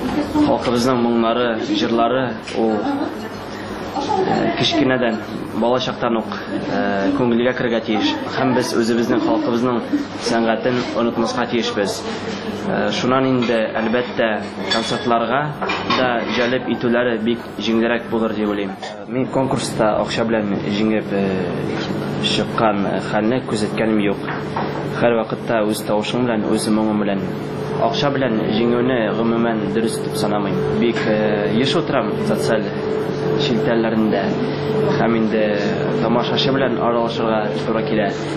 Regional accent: Bashkortostan, Russia; Туган ягым Башкортстан Республикасы Нуриман районында туып үскәнмен.

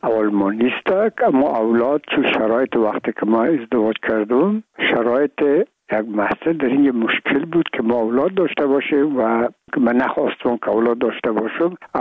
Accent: Afghanistan; و میگم ما افغان هستیم،

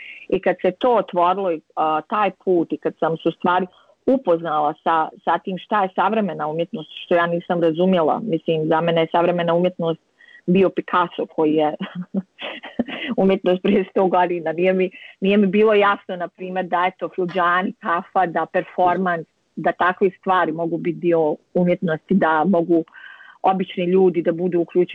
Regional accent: Bosnia & Herzegovina; nisam iz Srebrenice, ali ja sam iz Bosne i Hercegovine

